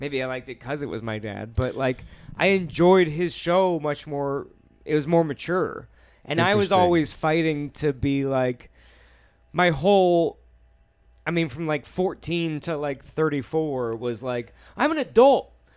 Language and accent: English; Seattle, Washington, United States; I'm from Seattle area.